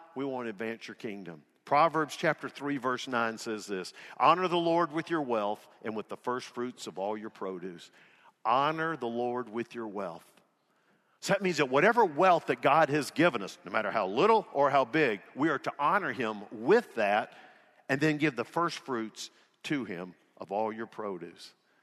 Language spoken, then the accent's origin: English; Birmingham, Alabama, United States; born there; I have no idea why I was born in Birmingham, Alabama, and not born in Somalia.